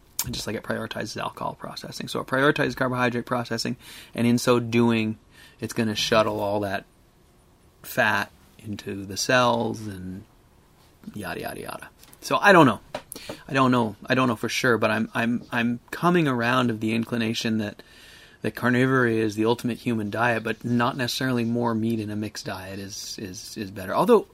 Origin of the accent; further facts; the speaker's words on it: Seattle, Washington, United States; I grew up in Seattle, you know, I grew up in Seattle in the 80s, in the 70s, 80s and 90s. I grew up in Seattle when Starbucks was founded.